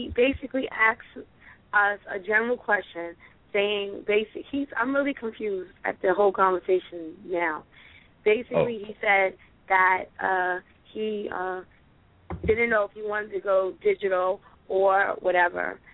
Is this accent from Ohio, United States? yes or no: no; New York City, New York, United States; I'm just keeping it 100. I'm from New York City.